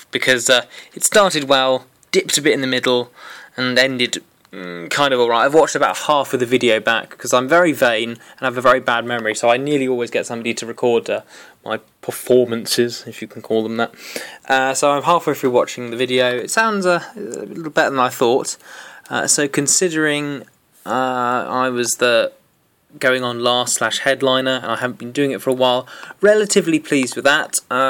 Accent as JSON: {"language": "English", "town": "Reading", "region": "South East England", "country": "United Kingdom", "tie": "born or raised there", "said": "I did some stuff about my hometown of Reading."}